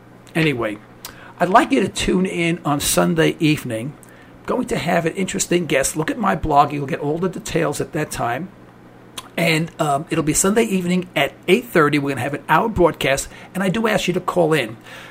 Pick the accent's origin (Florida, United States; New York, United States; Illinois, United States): New York, United States; accent: New York; also born or lived in Houston, United States; I'm originally from New York, as you can tell from my accent, but I lived in Texas. I lived in Houston, Texas for almost 4 years.